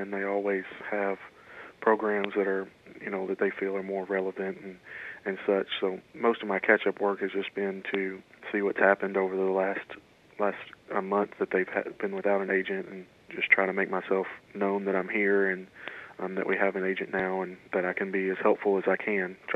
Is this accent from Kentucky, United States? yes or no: yes; Kentucky, United States; I was born and raised in Callaway County, and I grew up on a farm.